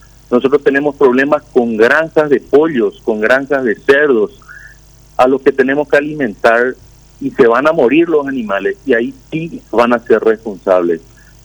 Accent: Itapúa, Paraguay; Nosotros somos de Itapúa, nosotros transportamos alimentos balanceados, granos para nuestros pollos, para nuestros cerdos

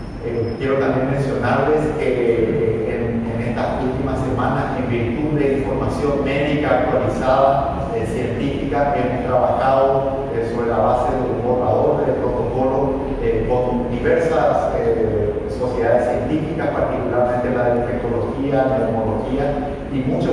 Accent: Paraguay; creo que todos como paraguayos tenemos que seguir aferrándonos a las medidas de distanciamiento físico

